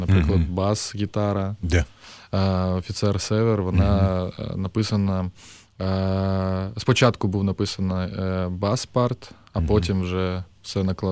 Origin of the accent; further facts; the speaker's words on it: Yevpatoria, Crimea, Ukraine; Я сам можу сказати про своє оточення, яке було в Криму і в моєму рідному місті Євпаторія.